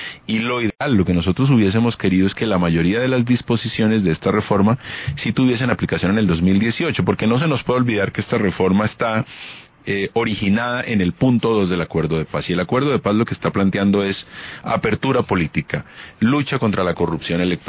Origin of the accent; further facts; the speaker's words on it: Putumayo, Colombia; yo soy originario de Putumayo, pero mi padre es de Barbacoas. Mi papá nació en Barbacoas. Digamos que tengo un origen en la costa pacífica nariñense